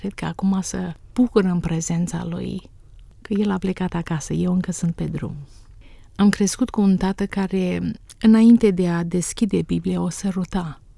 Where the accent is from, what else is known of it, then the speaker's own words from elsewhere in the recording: Iași, Iași County, Romania; Deci m-am născut în Iași, după sobă în bucătărie, am crescut adolescența, mai mult de sculți.